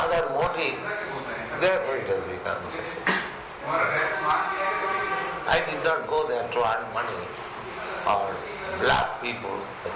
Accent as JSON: {"language": "English", "country": "India", "said": "Of course, I am Indian."}